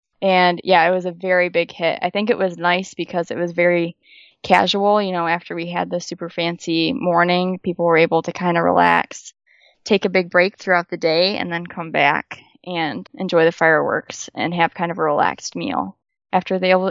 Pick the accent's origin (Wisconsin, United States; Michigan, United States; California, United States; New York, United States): Michigan, United States; We're from Michigan. We ended up getting married at the courthouse in Michigan in August, so a month before our wedding.